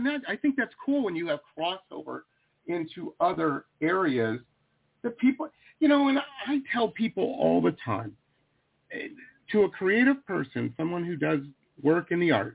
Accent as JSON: {"language": "English", "town": "Detroit", "region": "Michigan", "country": "United States", "tie": "born or raised there", "said": "I grew up in Detroit and I was always around my father owned a couple of factories and that type of business."}